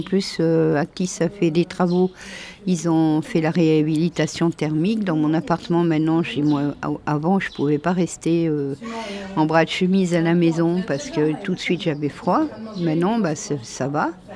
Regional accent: Échirolles, Auvergne-Rhône-Alpes, France; Moi, je viens d'Échirolles

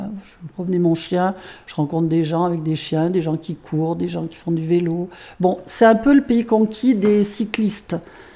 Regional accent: Fontaine, France; je suis née 5 rue de Paris à Fontaine et j'ai 63 ans et j'ai quitté Fontaine 7 ans dans toute ma vie. Voilà, j'y suis revenue il y a bon nombre d'années.

